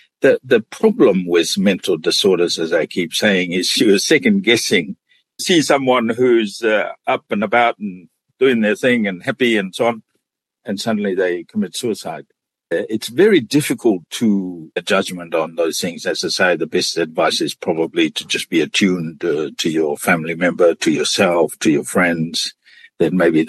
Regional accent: Niue; born there; We have something similar, Michael, in Niue. I was born in Niue.

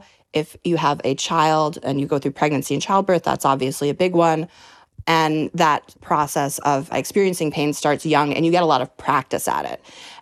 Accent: New York, United States; this book really came out of my experience growing up in New York's Hudson Valley. I lived on a property with my grandma.

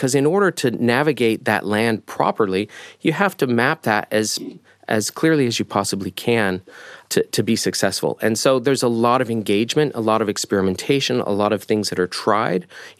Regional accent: United States; I'm American, by the way.

